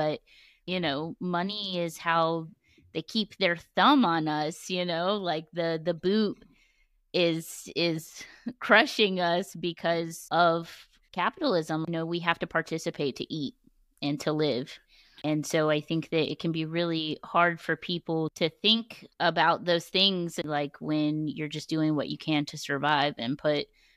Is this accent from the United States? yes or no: yes; United States; born there; first language English; But I was born in the United States, and so I'm a U.S. citizen. English was my first language